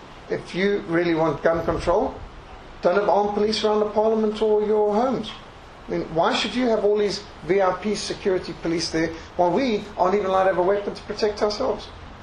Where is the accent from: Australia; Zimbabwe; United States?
Zimbabwe; When I was brought up in Rhodesia, one Rhodesian dollar was worth $3 American.